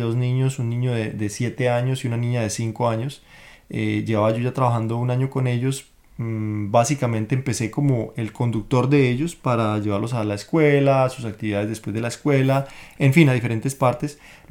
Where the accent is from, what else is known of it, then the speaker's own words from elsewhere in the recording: Colombia; cómo era que yo, siendo colombiano, yo andaba ya con un celular